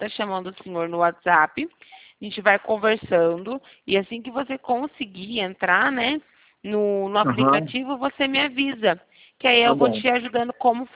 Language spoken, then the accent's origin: Portuguese; São Paulo, Brazil; Eu sou aqui de São Paulo